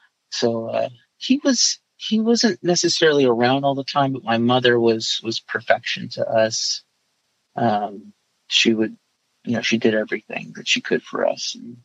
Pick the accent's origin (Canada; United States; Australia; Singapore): United States; Westminster, California; growing up in Westminster, California, with a twin brother, and we had that twin gimmick